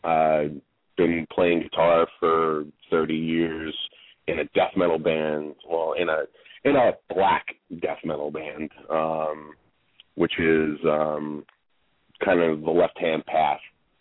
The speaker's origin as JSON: {"language": "English", "town": "Bronx", "region": "New York", "country": "United States", "tie": "born or raised there", "said": "You know, I was born and raised in the Bronx. I'm 100% Italian and a Taurus on top of that."}